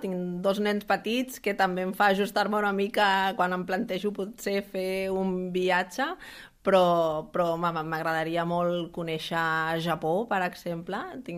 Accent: Catalonia, Spain; El Maresme, la meva comarca.

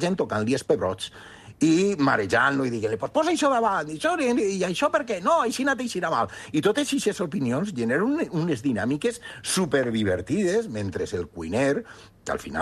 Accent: El Palmar, Valencian Community, Spain; Aquí s'ha menjat arròs tota la vida, tots els dies. Jo que m'he criat en el Palmar

